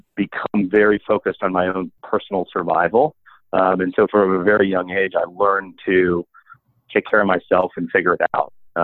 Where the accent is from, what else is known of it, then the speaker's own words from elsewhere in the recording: Kansas, United States; So, to go back in time, I grew up in Kansas. I was one of four kids in a suburban, nice suburban household.